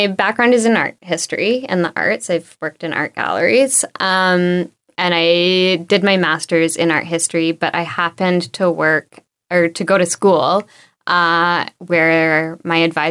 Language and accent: English; British Columbia, Canada; I grew up on Vancouver Island.